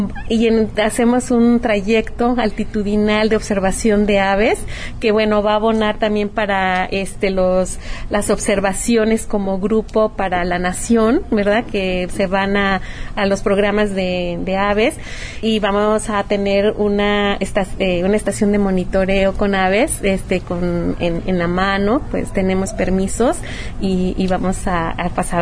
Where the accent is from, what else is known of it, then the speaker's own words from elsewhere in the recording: Mexico; aunque somos mexicanas, pues sabes, cada estado es diferente y eso es muy lindo.